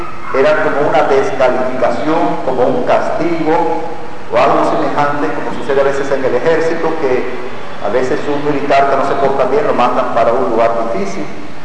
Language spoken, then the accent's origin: Spanish; Cuba; Como ya ustedes conocen, soy ciudadano cubano